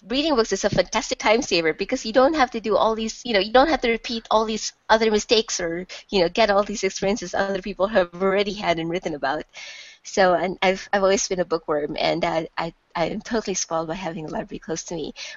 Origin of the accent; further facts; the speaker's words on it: Philippines; I'm Filipino.